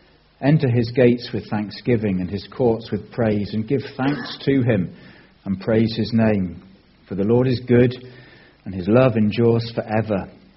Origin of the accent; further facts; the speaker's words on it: United Kingdom; We're British people, we're great